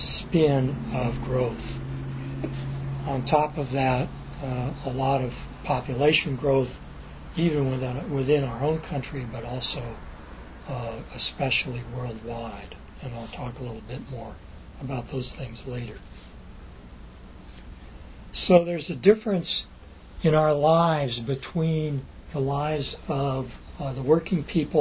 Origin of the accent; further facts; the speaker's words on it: Los Angeles, California, United States; There was public transportation that worked, at least where I lived. I grew up in West Los Angeles.